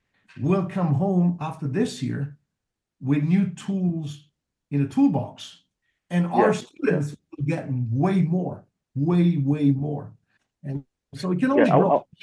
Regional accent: Poland; English is a second language; I was in Poland, right? I came from Poland.

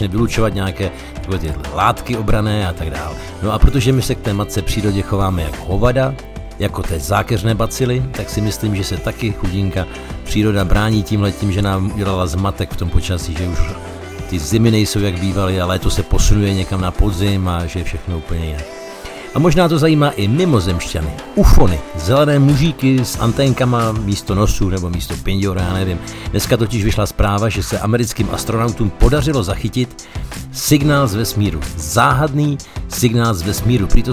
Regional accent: Moravia, Czechia; Já jsem vyrůstal na Moravě a fakt si pamatuju zimy, kdy napadl třeba metr nebo metr a půl sněhu

